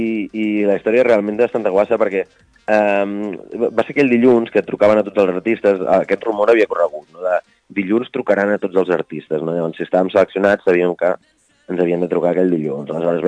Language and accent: Catalan; Barcelona, Catalonia, Spain; som tres amics de Barcelona, no?